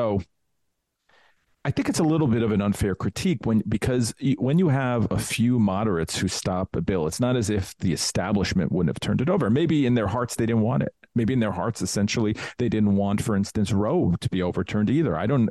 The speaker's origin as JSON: {"language": "English", "region": "New York", "country": "United States", "tie": "born or raised there", "said": "growing up in New York, quite often you'd be on the subway or something"}